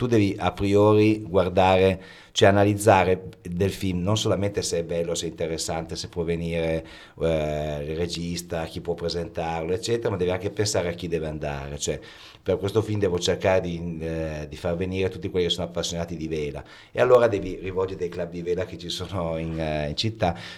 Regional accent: Turin, Piedmont, Italy; Io vengo da Torino

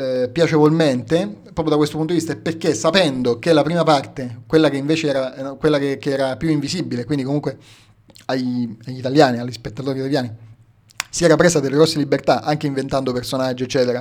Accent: Poland; non solo da regista che ha fatto un film sul Papa, ma anche da polacco

